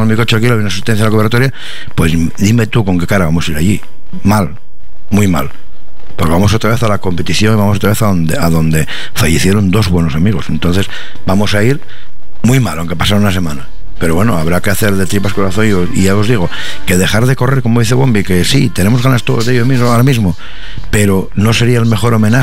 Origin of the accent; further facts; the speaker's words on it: Tineo, Asturias, Spain; me siento orgulloso de ser de Tineo, de mi pueblo